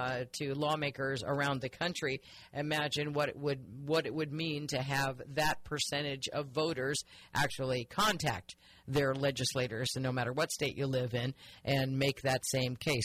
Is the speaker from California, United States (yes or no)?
yes; California, United States; some people rail against us just because we're Democrats from California.